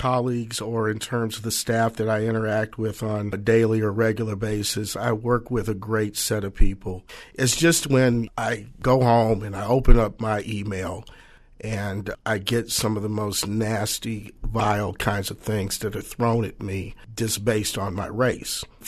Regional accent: Cleveland, Ohio, United States; born there; I was born in Cleveland, Ohio, there were places that my parents could not go in the city without fear of being assaulted or even killed.

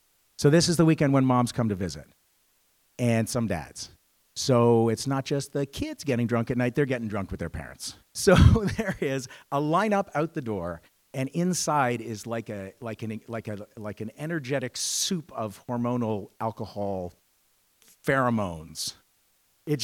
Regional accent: Canada; As a Canadian, it's really easy for us to be smug.

